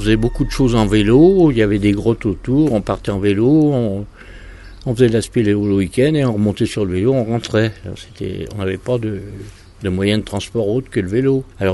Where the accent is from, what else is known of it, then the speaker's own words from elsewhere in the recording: Lyon, Auvergne-Rhône-Alpes, France; Je suis de Lyon, et nous étions tous de Lyon.